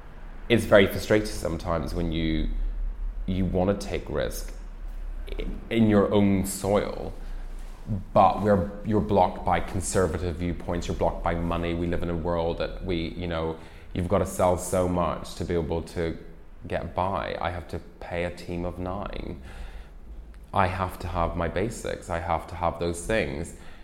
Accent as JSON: {"language": "English", "country": "Ireland", "tie": "born or raised there", "said": "I'm originally Irish, and I grew up there."}